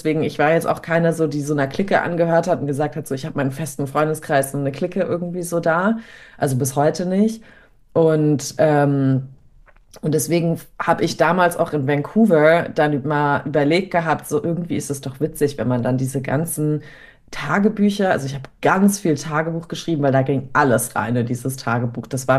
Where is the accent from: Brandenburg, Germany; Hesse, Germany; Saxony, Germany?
Hesse, Germany; now in Munich, Germany; die sind noch so aus dem Taunus, also da Frankfurt, die Ecke, wo ich herkomme